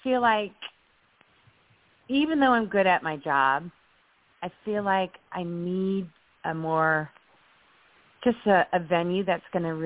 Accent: Indianapolis, Indiana, United States; I'm from Indianapolis.

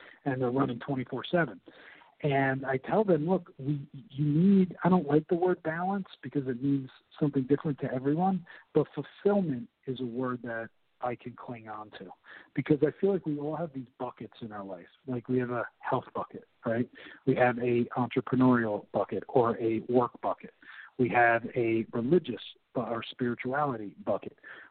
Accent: New Jersey, United States; accent: New Jersey; If you prefer to listen to my New Jersey accent for 4 hours.

